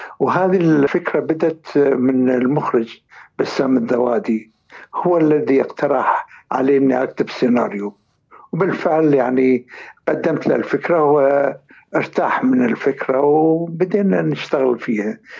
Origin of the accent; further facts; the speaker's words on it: Bahrain; خصوصا أنا من مواليد 1950، بالتالي في الخمسينات عندنا في البحرين ما كانت في أجواء تسلية وترفيه